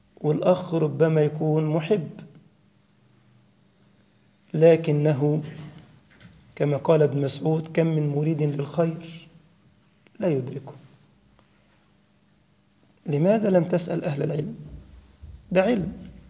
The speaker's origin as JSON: {"language": "Arabic", "country": "Egypt", "said": "عندنا في مصر مثلا الزوجة تريد أن تضر زوجها"}